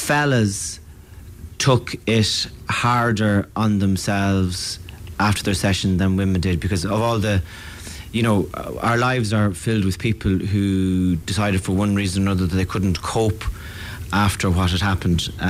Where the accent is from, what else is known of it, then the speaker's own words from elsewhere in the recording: Ireland; That's the great thing about being Irish. One minute you're giving out about people who've avoided tax, and the next minute you're complaining, "Well, I have to pay it as well."